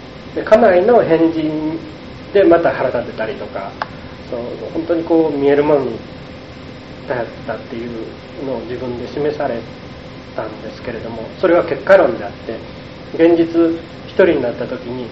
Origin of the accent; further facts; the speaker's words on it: Kyoto, Japan; 京都から来ました